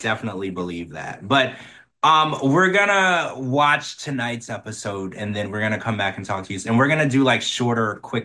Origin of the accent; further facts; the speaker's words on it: Louisiana, United States; I mean, I'm from the South. I grew up in Louisiana, and I could be more removed from the Southern lifestyle.